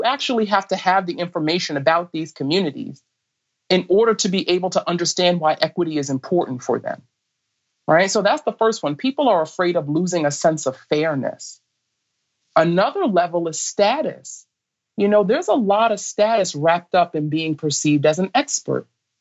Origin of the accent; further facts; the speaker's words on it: Brooklyn, New York, United States; But as I mentioned to you before, I grew up in Brooklyn, and I'm a child of the 80s, right?